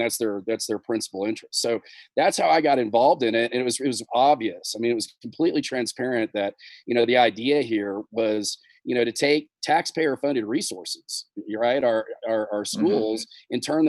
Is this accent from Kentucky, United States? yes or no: no; Fort Worth, Texas, United States; And of course, I'm from Northeast Tarrant County in Fort Worth originally.